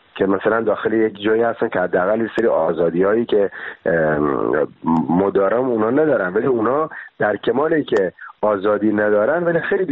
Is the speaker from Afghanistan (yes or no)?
no; Bushehr, Iran; خب بچه کجا، خب بچه بوشهرم